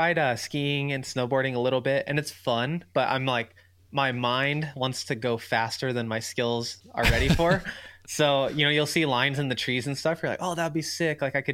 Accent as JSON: {"language": "English", "region": "California", "country": "United States", "tie": "born or raised there", "said": "It's kind of good because I grew up in California, you know, and so I was used to my whole life up until the last few years, like you just ride all year."}